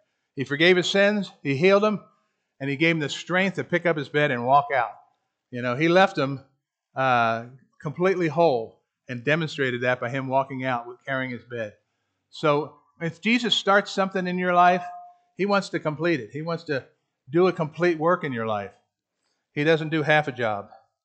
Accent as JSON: {"language": "English", "town": "Gainesville", "region": "Florida", "country": "United States", "tie": "born or raised there", "also_born_or_lived": "Philadelphia", "said": "going back to my childhood, Pine Grove Baptist Church, Gainesville, Florida, we moved from Philadelphia to Gainesville in 1958. I was 8 years old."}